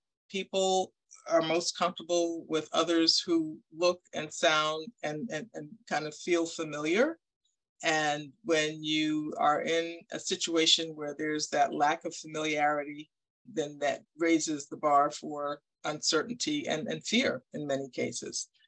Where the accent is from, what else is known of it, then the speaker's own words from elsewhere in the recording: New York, United States; I grew up in New York. And so my early exposure to people in the South was on television